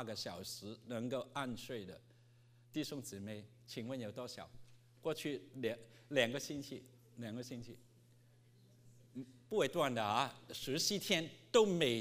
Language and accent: Chinese; Hong Kong; 我从香港来，香港700万人